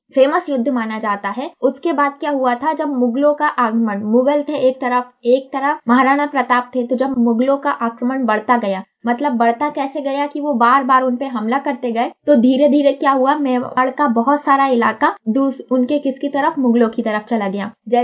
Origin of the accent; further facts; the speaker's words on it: Madhya Pradesh, India; मैं मध्य प्रदेश से हूँ।